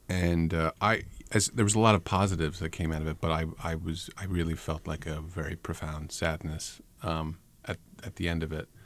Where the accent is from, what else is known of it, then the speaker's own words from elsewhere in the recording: Darien, Connecticut, United States; also born or lived in Brooklyn; now in Portland, United States; I'm from Connecticut, Darien, Connecticut, and I have lived in Brooklyn, New York with my wife over the last couple months. We moved to Portland